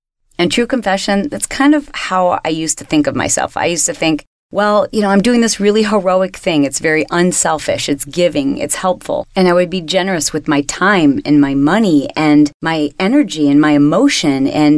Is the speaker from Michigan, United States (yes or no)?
yes; Michigan, United States; When I was a little girl and we were growing up in Michigan, I had this really long walk home from the bus stop.